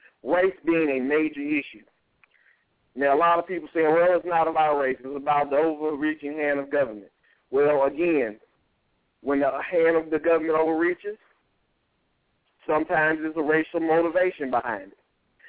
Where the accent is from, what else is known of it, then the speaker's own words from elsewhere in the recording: Georgia, United States; I can go back to a story when I was about 14 or 15 years old, growing up in South DeKalb, and I was sitting there waiting on the bus by the Burger King on Candler Road.